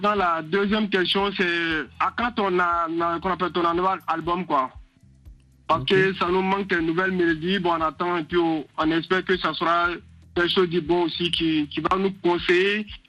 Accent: Côte d’Ivoire; parce que généralement, chez nous, en Côte d'Ivoire, on l'appelle le grand frère le père.

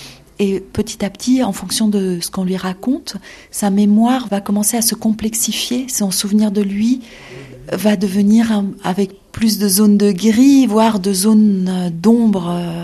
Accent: Lebanon; accent: French; C'est difficile de reprendre contact avec l'enfant libanais qu'on était. Vous l'entendez même dans ma voix, je pense. C'est-à-dire que j'ai un accent à peu près français.

